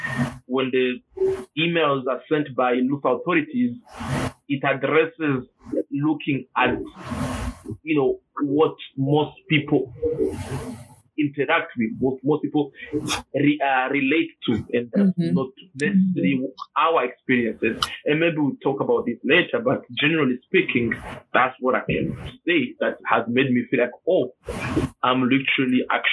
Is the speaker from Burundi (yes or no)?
yes; Burundi; also born or lived in Rwanda; I'm from Burundi and Rwanda. And where we come from, you know, most people are black